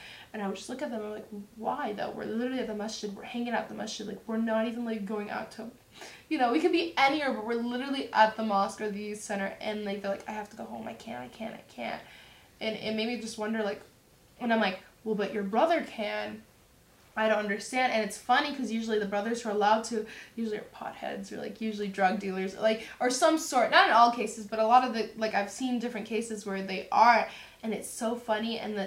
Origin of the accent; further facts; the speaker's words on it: Dallas, Texas, United States; because growing up in Dallas, Texas, like that's not something we have much of an issue